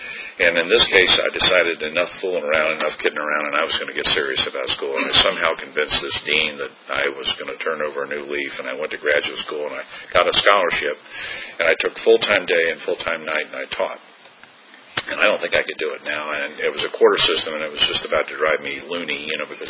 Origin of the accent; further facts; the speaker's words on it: Cincinnati, Ohio, United States; But I grew up in Cincinnati, and for those of you that know that area, it's a German city, and up there, beer is food.